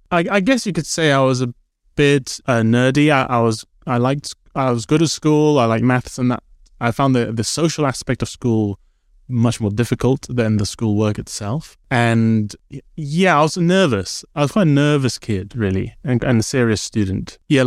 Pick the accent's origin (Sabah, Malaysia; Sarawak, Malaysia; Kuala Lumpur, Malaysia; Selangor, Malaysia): Sabah, Malaysia; where I grew up not just in Malaysia, but in East Malaysia, North Borneo, you know, so it was very remote. There was not very much going on at all.